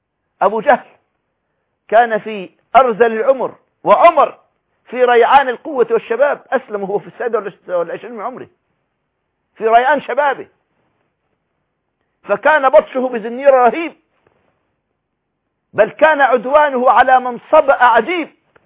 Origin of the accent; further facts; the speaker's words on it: Egypt; قد يكون مصيرك كابن علي بالطرد والهرب أو بالسجن كما هو الحال عندنا في مصر